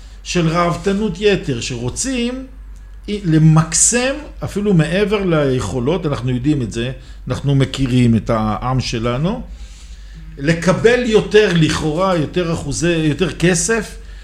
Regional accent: Jerusalem, Jerusalem District, Israel; לי כירושלמי שיש לי קריית יובל כן.

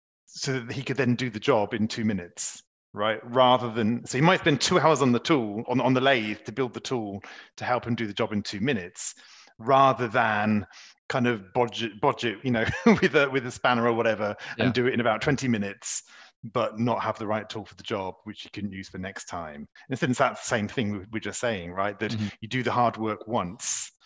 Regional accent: United Kingdom; now in Paris, France; So I'm a Brit, as you can probably tell, although I now live in Paris, just outside Paris in France.

